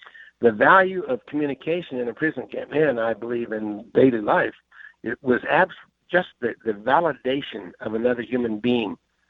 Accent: Kansas, United States; I grew up in Kansas. I went to the Naval Academy, then flight training, and flew F-4 Phantoms in Vietnam.

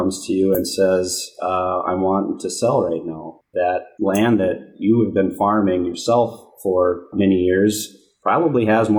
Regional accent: Minnesota, United States; I'm from Minnesota, and so I've worked with the Rural Finance Authority before

